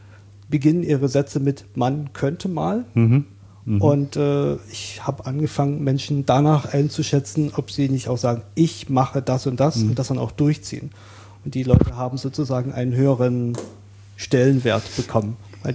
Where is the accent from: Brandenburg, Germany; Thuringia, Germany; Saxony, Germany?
Saxony, Germany; moved away as an adult; now in Berlin, Germany; Ich bin ein zugezogener Berliner. Das heißt, ich bin in Sachsen aufgewachsen und habe sozusagen für den Berliner Bereich einen Migrationshintergrund und bin seit 2009 in Berlin